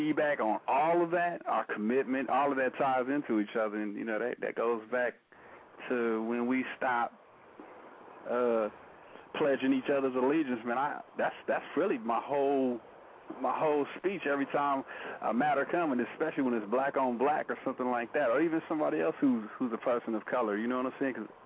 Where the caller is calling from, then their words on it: California, United States; Well, I'm calling from California.